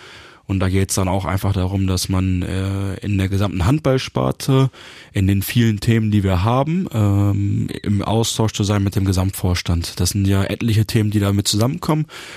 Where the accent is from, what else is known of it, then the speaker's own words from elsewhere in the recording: Hanover, Lower Saxony, Germany; Ich komme aus Hannover, meine Eltern wohnen in Hannover, meine Familie wohnt in Hannover, meine Schwester.